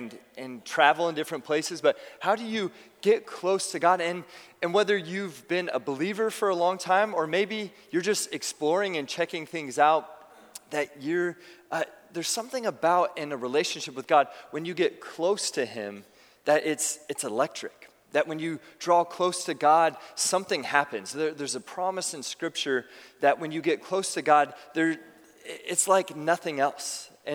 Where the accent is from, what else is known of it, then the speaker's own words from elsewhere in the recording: San Diego, California, United States; And whenever my wife and I would travel, we would go and we would share that, like, oh yeah, we're from San Diego.